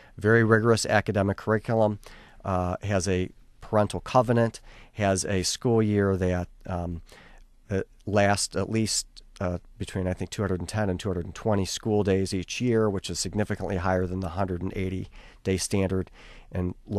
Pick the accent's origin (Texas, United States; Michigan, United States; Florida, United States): Michigan, United States; Detroit; also born or lived in St. Clair Shores; And I was raised on the East Side of Detroit and eventually moved over to St. Clair Shores. Eventually went to high school at Lakeview High School in St. Clair Shores.